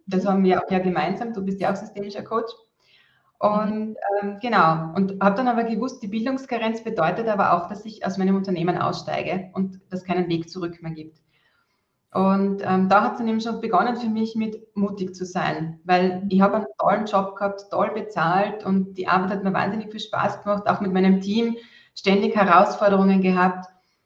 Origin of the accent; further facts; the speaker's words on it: Austria; Also ich komme aus Österreich, genau. Das hört man wahrscheinlich eher an der Sprache.